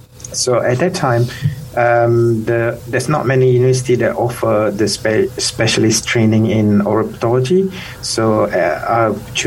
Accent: Perlis, Malaysia; also born or lived in Penang; I grew up, I was born in Penang and live in the state called Perlis, which is the northern state of Malaysia. That's pretty close to the Thailand border.

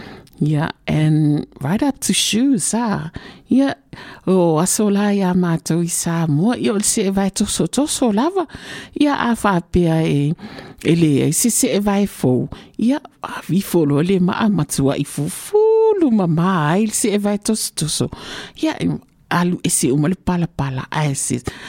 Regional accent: Samoa; In our younger days, growing up in Samoa

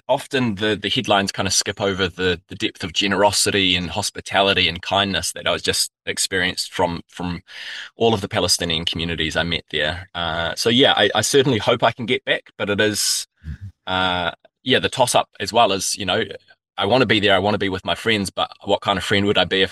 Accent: New Zealand; And being a Kiwi on the other side of the world, I thought, well, you know, where else can I go while I'm over here?

